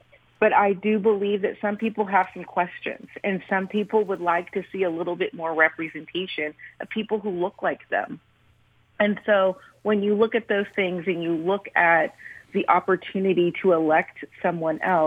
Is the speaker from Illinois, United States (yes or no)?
no; Texas, United States; and I'm a Texan, and I care about Georgia.